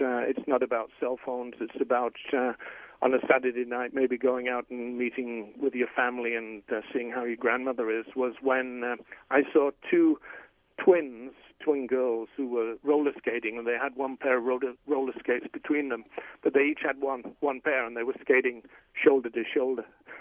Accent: England, United Kingdom; now in United States; I'm English, I live in America, and I love America very deeply as a U.S. citizen these days.

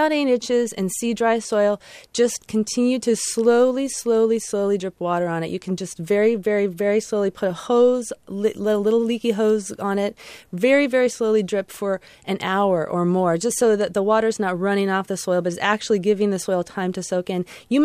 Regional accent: Portland, Oregon, United States; I come from Portland, the city of roses.

